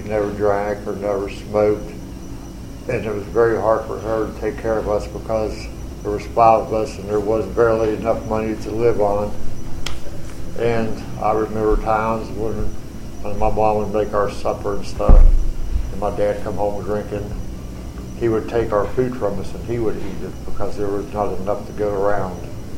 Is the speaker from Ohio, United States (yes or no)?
no; Morgantown, West Virginia, United States; and I was born and raised in Morgantown.